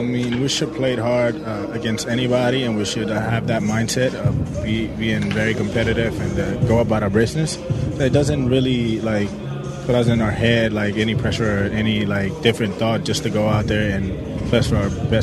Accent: Dominican Republic; I grew up down in the Dominican Republic, and I played baseball, little leagues and all that stuff.

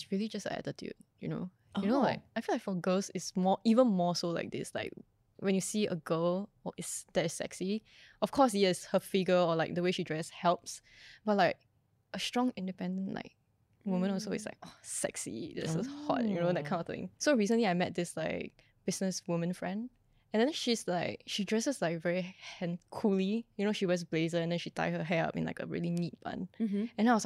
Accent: Singapore; Oh, actually still right now, a lot of people don't know that I'm Singaporean.

